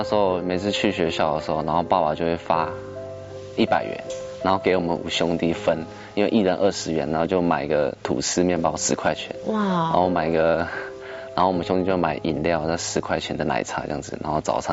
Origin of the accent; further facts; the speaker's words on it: Taitung County, Taiwan; 在台东。